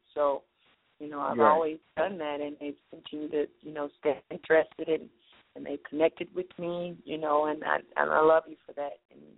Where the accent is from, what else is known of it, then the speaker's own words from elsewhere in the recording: Louisville, Kentucky, United States; now in Atlanta, United States; As I said, I am from Kentucky. I'm from Louisville, Kentucky. I'm a native of that city